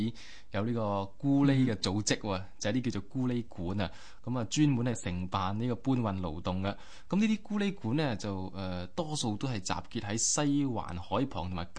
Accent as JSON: {"language": "Cantonese", "region": "Guangdong", "country": "China", "said": "我哋廣東人"}